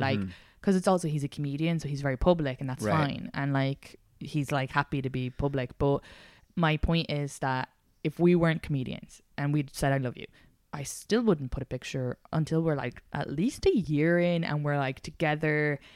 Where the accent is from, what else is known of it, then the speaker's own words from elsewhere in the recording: Ireland; I know, and I'm an Irish woman.